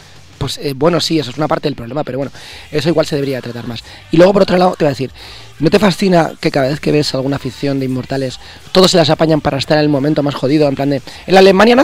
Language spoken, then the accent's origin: Spanish; Pecharromán, Castile and León, Spain; ningún mortal está en mi pueblo, en Pecharromán, en Segovia?